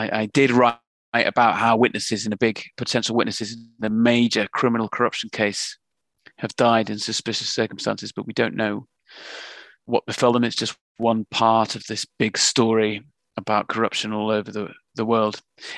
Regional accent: England, United Kingdom; We're both from Northern England.

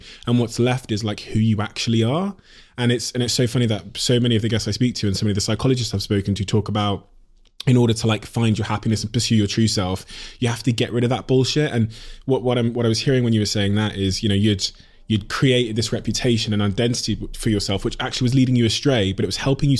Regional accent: South West England, United Kingdom; as a kid growing up in Devon in a school of 1,500 white kids

